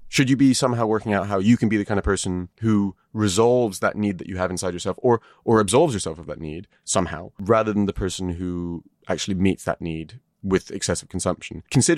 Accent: United Kingdom; I don't live in America. Sorry. I'm not sorry. What's wrong with me? I'm such a British apologist.

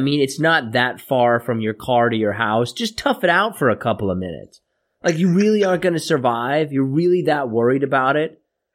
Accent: Sweden; I'm from Sweden.

